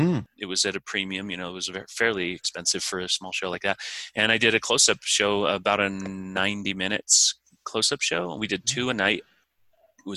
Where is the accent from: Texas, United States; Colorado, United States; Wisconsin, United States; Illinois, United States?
Colorado, United States; Pueblo; I grew up in construction with my father, who has built a ton of the houses in my hometown of Pueblo, Colorado.